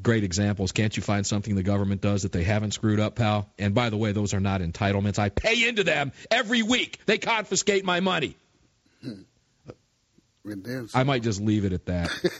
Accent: Tampa, Florida, United States; I have a criminal story that angered me from Tampa, Florida, my hometown, that I'll mention to you.

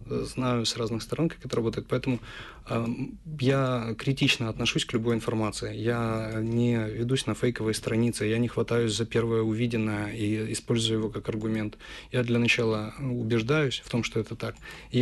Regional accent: Kyiv, Ukraine; То есть я киевлянин в пятом поколении, и я люблю русскую культуру.

